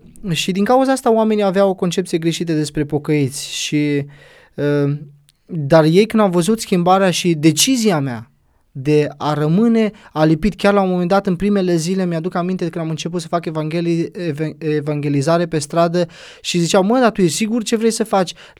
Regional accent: Drăgănești-Olt, Olt County, Romania; also born or lived in Slatina; sunt un drăgănești olt, am fost născut în Slatina, la 36 de kilometri de Drăgănești și am dus acasă imediat. Am crescut în Drăgănești, am terminat clasele 1-8 în Drăgănești și apoi liceul.

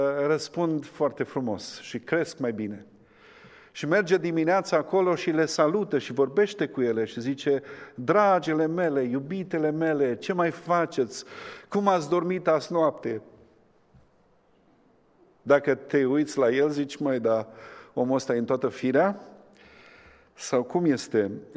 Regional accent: Hida, Sălaj County, Romania; also born or lived in Surduc; Eu sunt din județul Sălaj, m-am născut la Surduc, am crescut la Hida.

